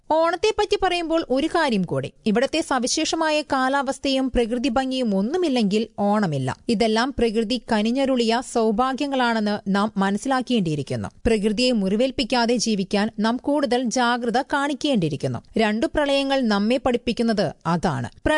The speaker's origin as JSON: {"language": "Malayalam", "town": "Puri", "region": "Odisha", "country": "India", "tie": "born or raised there", "said": "എന്റെ നാടായ ഒഡീഷയിലുമുണ്ട്. ക്ഷേത്രനഗരമായ പുരിയിലാണ് ഞാൻ ജനിച്ചത്."}